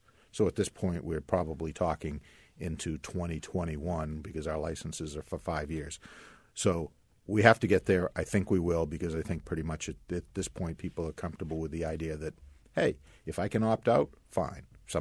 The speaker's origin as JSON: {"language": "English", "town": "Hudson", "country": "United States", "said": "I'm from Hudson. For my entire life, there has been a gas pipeline going right through the middle of town."}